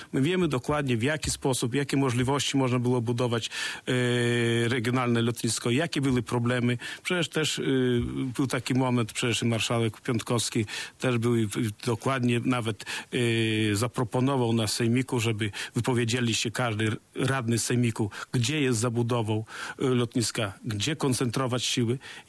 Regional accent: Sokółka, Podlaskie Voivodeship, Poland; Bo ja bym na przykład pochodzę z Sokółki

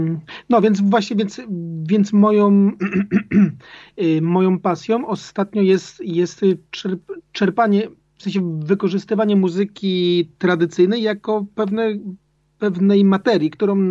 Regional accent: Silesian Voivodeship, Poland; z racji, że pochodzę z Górnego Śląska i w wieku 13 lat po raz pierwszy grałem w górniczej orkiestrze dętej przy kopalni węgla kamiennego Mysłowice.

